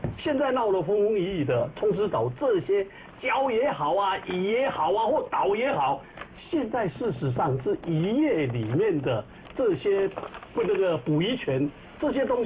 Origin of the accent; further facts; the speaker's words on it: Taiwan; 我们台湾人民更挡不住啦